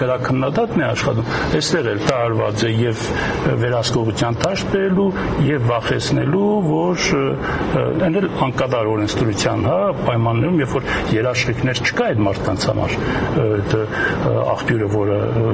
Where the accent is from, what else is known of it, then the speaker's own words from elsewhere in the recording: Gyumri, Shirak, Armenia; Ես որպես գյումրեցի գիտեմ